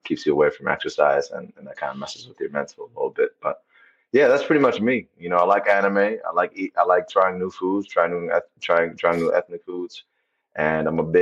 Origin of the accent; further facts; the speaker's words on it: San Diego, California, United States; But yeah, I grew up in San Diego, California.